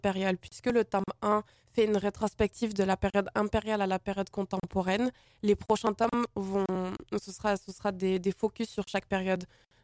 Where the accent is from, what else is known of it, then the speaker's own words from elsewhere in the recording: Dakar, Senegal; born there; je suis née à Dakar. Je retourne quasiment tous les 6 mois.